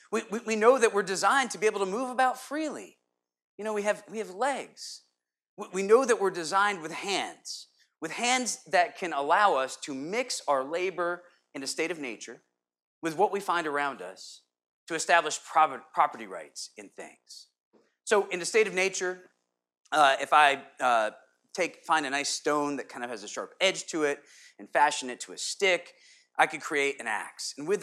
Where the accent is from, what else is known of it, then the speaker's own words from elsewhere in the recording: Connecticut, United States; I remember, you know, being a kid growing up in Connecticut. Our local grocery store was Stop and Shop.